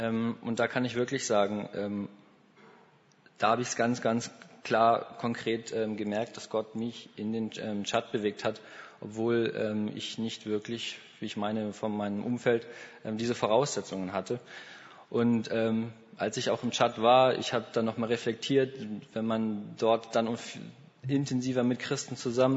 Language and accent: German; Schleswig-Holstein, Germany; now in Mainz, Germany; Ich bin 20. Ich komme aus dem Norden, aus Schleswig-Holstein, studiere jetzt in Mainz und war mit der Vereinigten Kamerun- und Tschad-Mission für ein Jahr in Tschad.